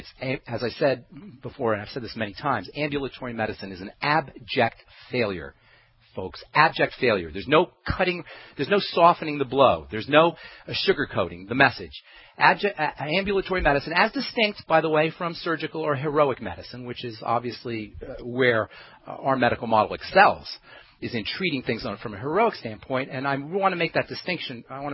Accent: New Jersey, United States; I only tell that to good friends, by the way, that I'm from Jersey. people make assumptions about us Jerseyites.

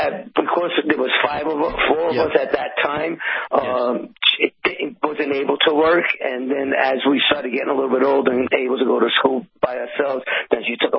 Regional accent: Brooklyn, New York, United States; I grew up in Brooklyn, New York. It was a tough neighborhood. It was called Bedford-Stuyvesant.

